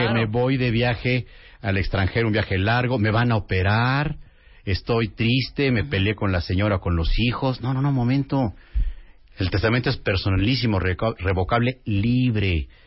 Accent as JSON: {"language": "Spanish", "country": "Mexico", "said": "Pero así somos los mexicanos."}